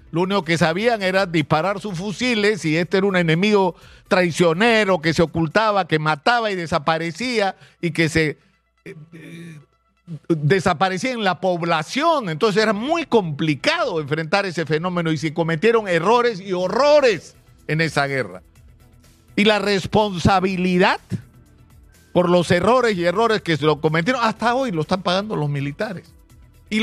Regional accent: Peru; la necesidad de reencontrarnos como peruanos

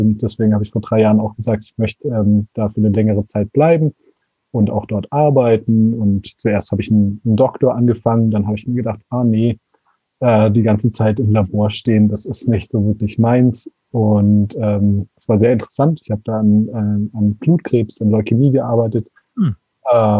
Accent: Konstanz, Baden-Württemberg, Germany; Ich bin aus Deutschland, ich komme aus Konstanz am schönen Bodensee

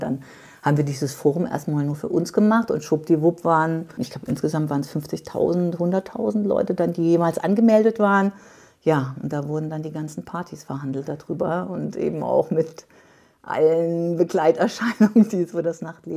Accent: Baden-Württemberg, Germany; eigentlich komme ich auch man sagt auch offiziell Badisch-Sibirien in Baden-Württemberg, weil da halt nichts los ist. Das ist so das Bermuda-Dreieck zwischen Heilbronn, Heidelberg, Würzburg.

